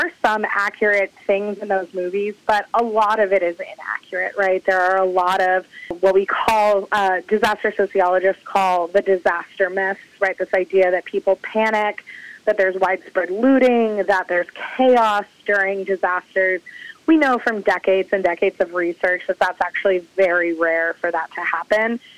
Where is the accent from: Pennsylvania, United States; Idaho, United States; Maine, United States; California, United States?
Maine, United States; born or raised there; moved away as an adult